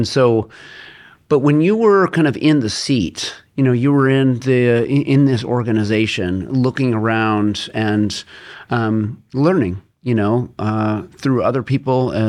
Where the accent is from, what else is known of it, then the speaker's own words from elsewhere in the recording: California, United States; It's like a San Diego flow. And I'm from Southern California, so I know it well.